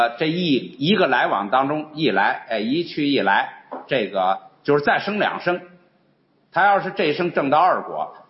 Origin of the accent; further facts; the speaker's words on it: China; 这可能就是根据我们中国人的那个语言习惯，是吧？